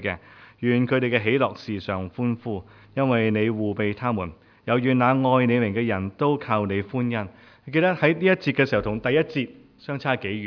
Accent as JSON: {"language": "Cantonese", "country": "Hong Kong", "tie": "born or raised there", "said": "即系我喺香港一路长大，根本未试过见到黑到完全睇唔到嘢嘅，乜嘢都睇唔到。"}